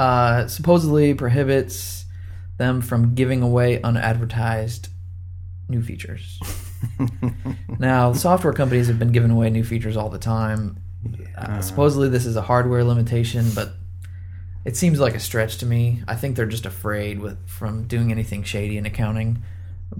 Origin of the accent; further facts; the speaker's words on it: Indiana, United States; now in Texas, United States; I think I've already started to adjust to being a Texan because back in Indiana, like, wind chill of -5 is pretty normal.